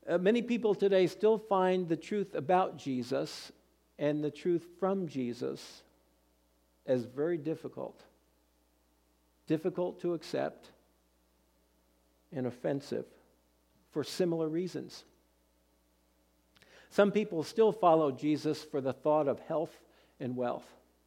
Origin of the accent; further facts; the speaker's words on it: New Jersey, United States; I'm from New Jersey, so I speak differently.